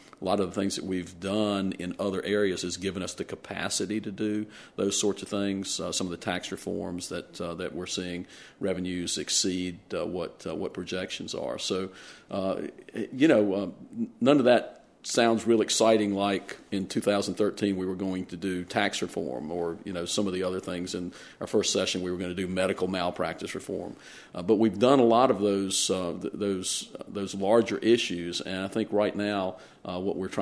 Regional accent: Danville, Virginia, United States; I grew up in Danville, and Piedmont used to have air service in Danville

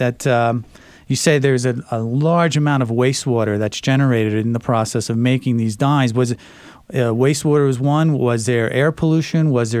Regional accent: Philadelphia, Pennsylvania, United States; Ah, yes. I grew up in Philadelphia, Dan.

